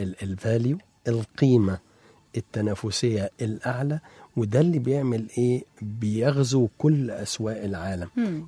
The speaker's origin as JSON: {"language": "Arabic", "country": "Egypt", "said": "فاحنا بنبص عندنا في مصر او في اي دوله تاني"}